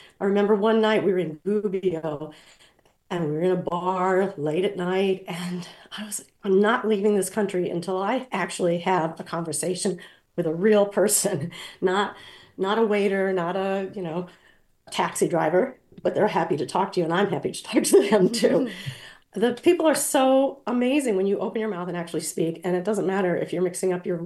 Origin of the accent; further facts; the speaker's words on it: Midwest, United States; I grew up in the Midwest.